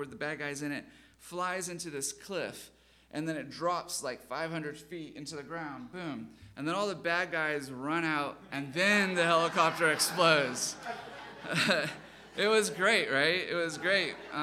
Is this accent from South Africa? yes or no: yes; South Africa; I grew up in South Africa, as you know, and we had a black and white television.